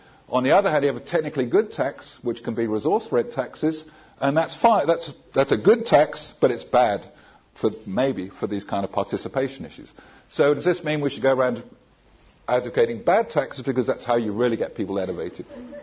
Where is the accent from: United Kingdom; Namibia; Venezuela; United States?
United Kingdom; And as a Brit, I can't really help but think